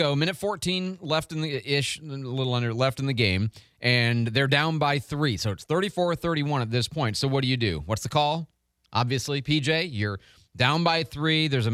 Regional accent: Illinois, United States; And so, you know, I'm from Illinois, so I'm fairly familiar with these folks.

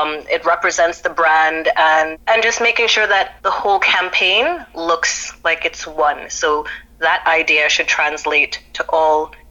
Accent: Trinidad & Tobago; I was born and raised in Trinidad, and pride for who I am was instilled in me from a very early age

